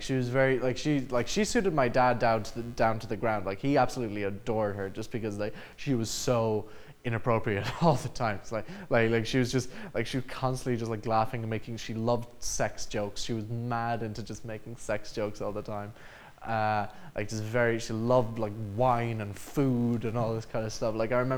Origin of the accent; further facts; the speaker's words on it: Portugal; Like, I grew up in Portugal.